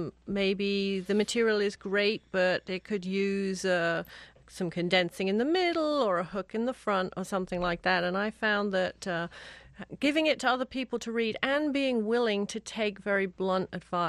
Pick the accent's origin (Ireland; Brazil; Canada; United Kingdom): United Kingdom; England; now in United States; the fact that I have two homes, that I'm very at home in the United States and also very proud of being an English woman.